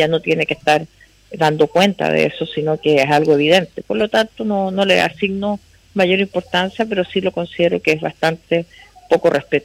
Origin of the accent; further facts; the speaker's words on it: Chile; es un acto que debiera unirnos como chilenos